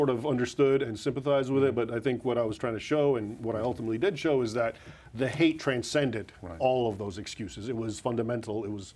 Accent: United States; born there; my family comes from Egypt. I was born here in the States, and they're what's called Coptic Christians, the indigenous inhabitants of Egypt.

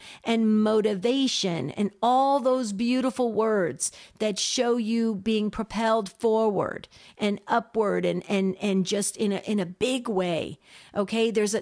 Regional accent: New Jersey, United States; I'm from northern New Jersey, but I used to vacation down in by the shore.

